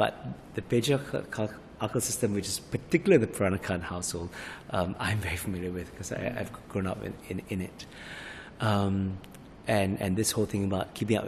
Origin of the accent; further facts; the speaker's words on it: Singapore; And so for me, it was personal, but as well as Singaporean, I felt.